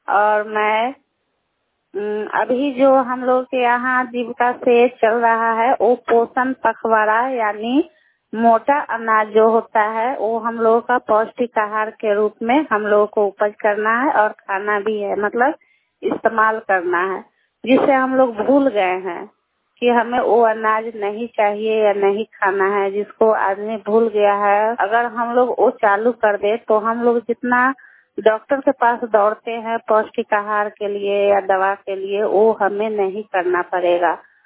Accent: Anwarpur, India; और मैं अनवरपुर पंचायत से हूँ

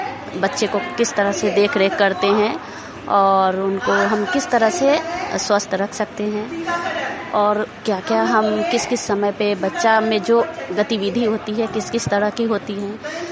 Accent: Pahaladpur, India; और मैं पहलादपुर पंचायत से हूँ।

